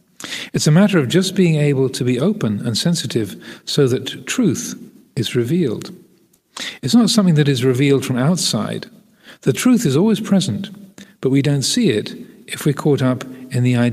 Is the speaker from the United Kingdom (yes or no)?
yes; United Kingdom; I'm a man, I'm a British, I'm a monk